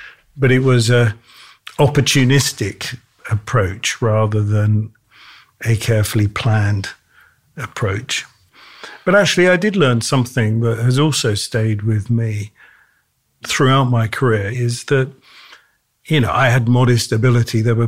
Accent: Cambridge, East of England, United Kingdom; So I grew up in Cambridge, in the UK.

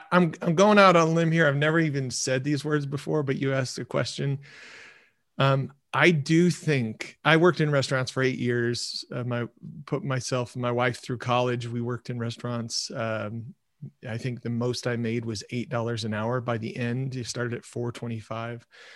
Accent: Michigan, United States; When you grow up in rural Michigan, in my hometown, you either work at the prison, you're a teacher, or you work at the power company like my dad did.

